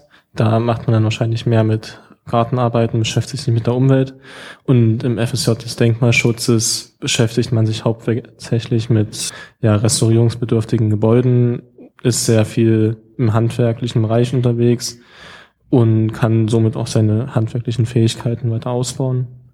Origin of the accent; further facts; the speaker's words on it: Halle, Saxony-Anhalt, Germany; Ich komme aus Halle, habe jetzt auch einen sehr kurzen Weg